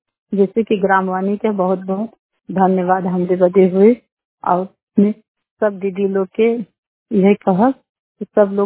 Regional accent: Narayanpur, Uttar Pradesh, India; हम नारायणपुर समुआ बाजार जिला मिर्जापुर बझवा ब्लॉक का रहने वाली हूँ।

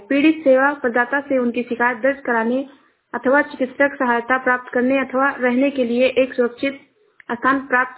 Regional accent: Shravasti, Uttar Pradesh, India; मैं जिला श्रावस्ती से हूँ।

